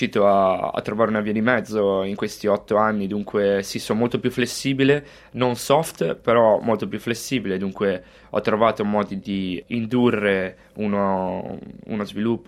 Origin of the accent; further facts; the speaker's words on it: Rapallo, Liguria, Italy; la mia città era Rapallo, io sono nato e cresciuto a Rapallo, però all'età di 13 anni cambiai club e andai a giocare nella Pro Recco